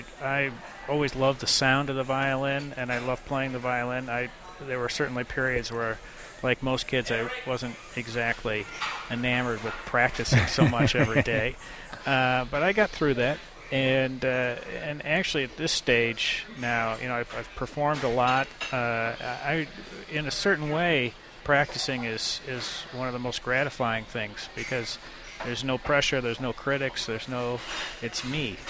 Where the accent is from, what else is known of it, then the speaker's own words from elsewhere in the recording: Cleveland, Ohio, United States; I grew up in Cleveland. I started when I was about 7 years old.